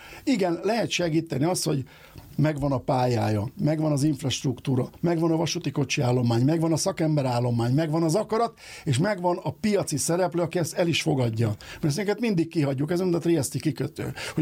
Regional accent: Hungary; mi magyarok

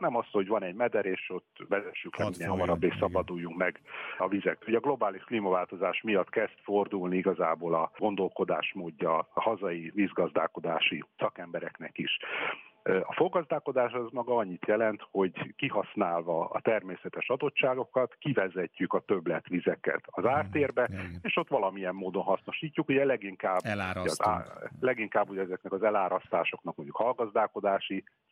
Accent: Szarvas, Békés, Hungary; Például ugye, hogy említettem, hogy szarvasi vagyok.

